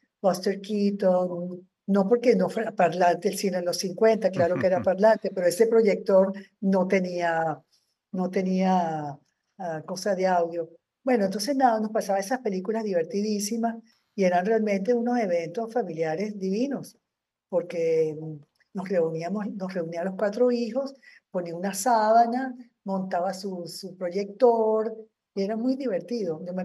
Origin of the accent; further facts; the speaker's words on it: Caracas, Capital District, Venezuela; yo nací en Caracas, como bien lo dijiste, en el 51, en octubre.